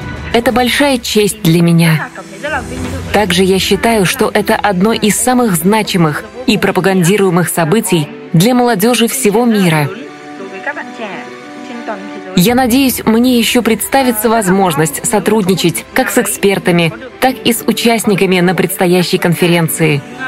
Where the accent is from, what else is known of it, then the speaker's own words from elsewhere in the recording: Vietnam; я из Вьетнама.